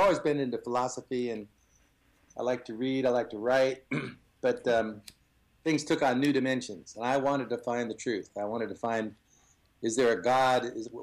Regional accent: United States; being American, I guess that would be my natural inclination. I grew up having grown up in it

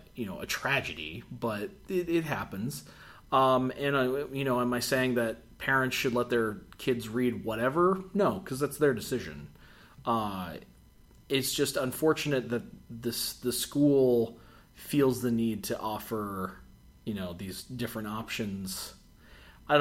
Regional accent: United States; that's where someone like the New Zealand censor really bothers me as an American.

